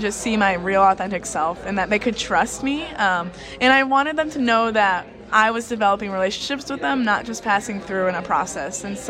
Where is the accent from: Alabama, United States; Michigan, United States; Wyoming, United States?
Michigan, United States; Corunna; Yeah, so I grew up in a small town called Corunna, Michigan. And back home in Michigan, I grew up raising and showing horses with my sister and my mom.